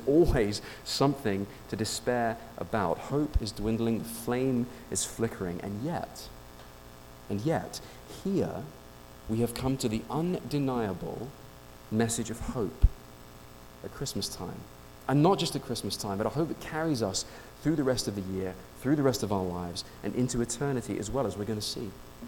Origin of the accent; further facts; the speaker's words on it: England, United Kingdom; I come from England. It's a place where it's overcast a lot of the time.